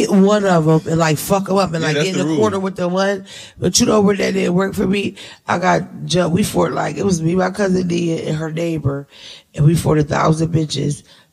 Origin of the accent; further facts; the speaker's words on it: Philadelphia, Pennsylvania, United States; I'm from North Philly. My whole family ghetto. We all ghetto. I'm ghetto.